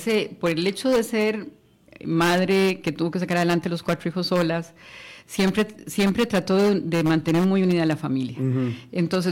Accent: Escazú, San José, Costa Rica; moved away; also born or lived in Bolivia; en Escazú, nosotros, uh-huh, somos brujos, uh-huh, en Escazú. Ahí crecimos, estudié en el Colegio del Pilar

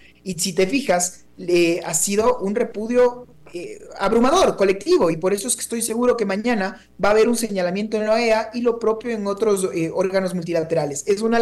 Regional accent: Ecuador; me lamento como ecuatoriano

